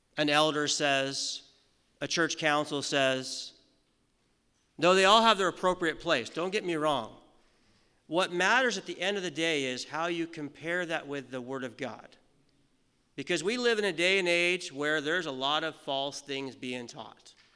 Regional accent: California, United States; moved away as an adult; also born or lived in Las Vegas; now in Canada; I grew up in the States, from Southern California, lived in Las Vegas, met my wonderful wife back over there, and I've lived in Canada since 2001, just giving a little update on that.

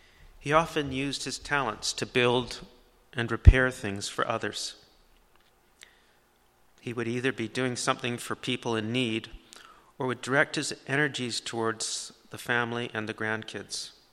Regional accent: North Vancouver, British Columbia, Canada; the house we grew up in North Vancouver

